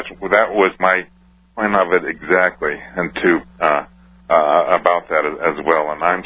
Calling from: Omaha, Nebraska, United States

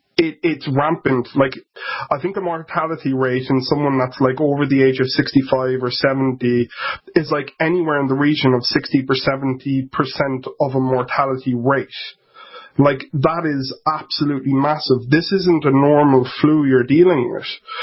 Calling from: Ireland; If you can't tell by my accent, I'm actually in Ireland.

